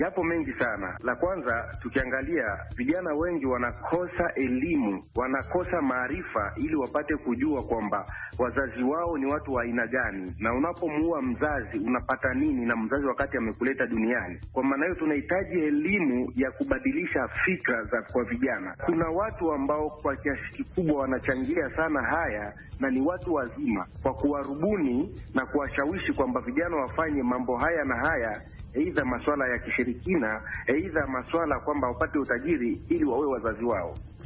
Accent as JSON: {"language": "Swahili", "country": "Tanzania", "moved": "yes", "lives_now": "Nairobi, Kenya", "said": "Kwa sasa nipo Nairobi, ila mimi ni Mtanzania."}